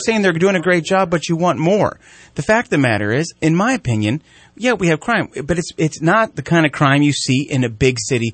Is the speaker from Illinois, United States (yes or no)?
yes; Chicago, Illinois, United States; I came from Chicago, where you drive down I-90, and God forbid you get off the Eisenhower to go one block over to try and beat traffic